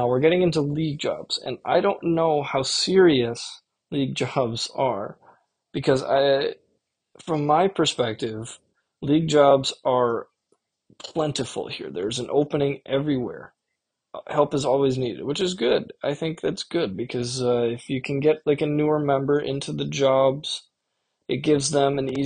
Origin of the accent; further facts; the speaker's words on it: Minnesota, United States; The Minnesota Monarchs is interesting as a Minnesotan.